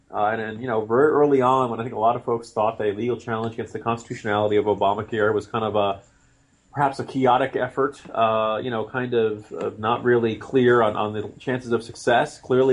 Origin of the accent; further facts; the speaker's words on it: Virginia, United States; he is running for governor of Virginia in 2011. As we all know, my home state has this bizarre rule in which governors are limited to one term.